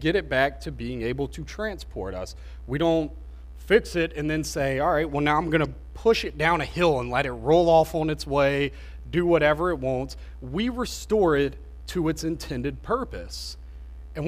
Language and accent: English; United States; and I think growing up in America, where there aren't hardships